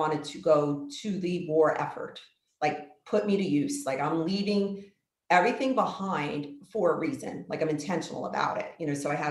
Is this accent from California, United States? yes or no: no; New York City, New York, United States; So I grew up in the New York City area. My parents were immigrants from Egypt and Colombia.